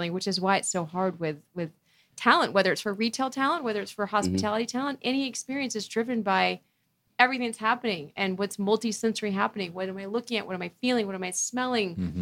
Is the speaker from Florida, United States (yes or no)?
yes; Daytona Beach, Florida, United States; That's how I started. I grew up in Daytona Beach, Florida, worked in restaurants my whole life.